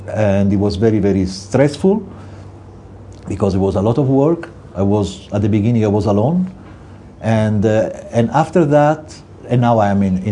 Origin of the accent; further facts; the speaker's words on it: Italy; English is a second language; Is Italy. I'm Italian. I thought with my accent you would recognize immediately.